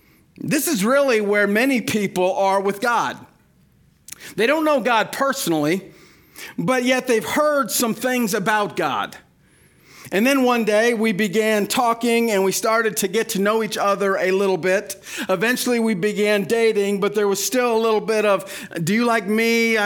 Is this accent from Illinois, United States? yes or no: yes; Illinois, United States; moved away; In 1982, my family moved to Ohio to live. We moved from Illinois.